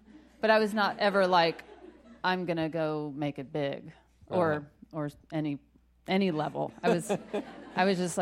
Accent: Texas, United States; We grew up together in Texas as kids, and Leslie and I didn't have any direction in life.

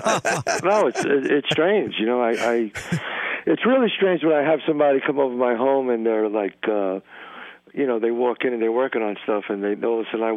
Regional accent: Bronx, New York, United States; Yeah, I loved growing up there. It was a great childhood.

